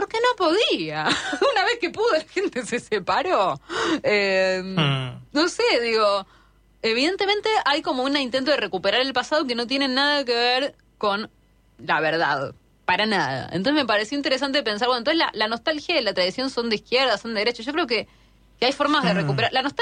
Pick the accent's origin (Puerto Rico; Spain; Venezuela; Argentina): Argentina; born there; ya con haber nacido en la clase media en un país mitad de tabla como la Argentina, mitad de tabla económica